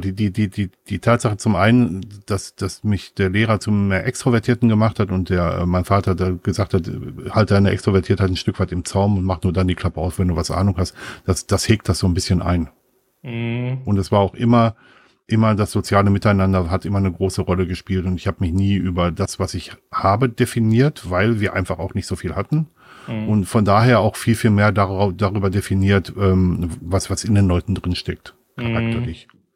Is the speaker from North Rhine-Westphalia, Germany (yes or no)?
yes; North Rhine-Westphalia, Germany; ich bin im Ruhrgebiet groß geworden, das heißt, ich bin in einem sehr diversen Umfeld groß geworden